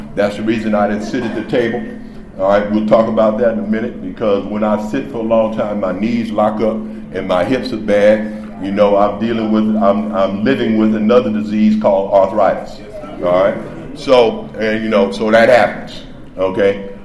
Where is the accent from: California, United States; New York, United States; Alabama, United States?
California, United States; Los Angeles; I was born and raised in Los Angeles. I am an original Angelino, as they say. All right, I come from the east side of Los Angeles.